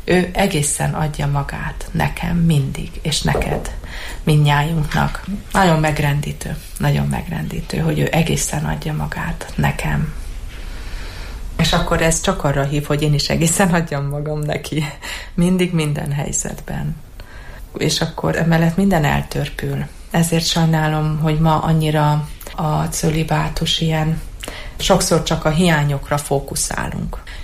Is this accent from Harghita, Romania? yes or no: no; Cluj-Napoca, Cluj County, Romania; Én Kolozsváron nevelkedtem.